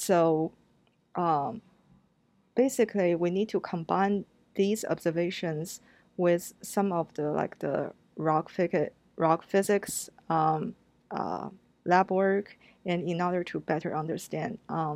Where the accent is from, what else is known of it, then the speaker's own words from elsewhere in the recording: China; moved away as an adult; now in United States; And I'm from China, and I spent 22 years in China. And then after finishing college, I came to the United States for graduate school, and I have been living in the US since then.